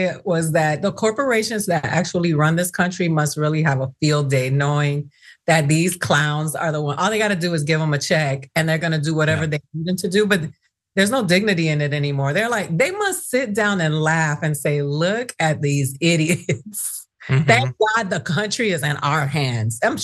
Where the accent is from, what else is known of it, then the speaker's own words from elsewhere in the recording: Florida, United States; listen, I'm from the South. I'm from Florida.